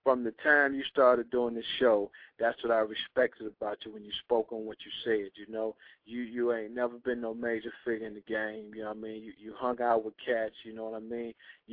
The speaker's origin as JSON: {"language": "English", "town": "Detroit", "region": "Michigan", "country": "United States", "tie": "born or raised there", "said": "You know, I grew up in Detroit, on the east side of Detroit, Brewster Projects, you know what I mean?"}